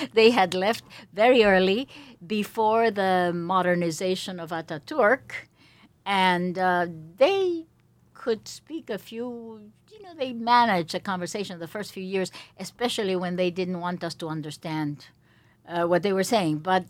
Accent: Peru; first language Spanish; English is a second language; also born or lived in Paris, France; I was born in Paris. But actually, I was raised in Peru. And I was sent to an American school, like my mother had before. So we spoke 3 languages right from the start. French, Spanish

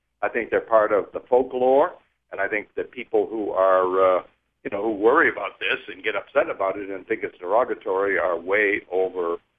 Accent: New Hampshire, United States; I am from New Hampshire, not from Maine.

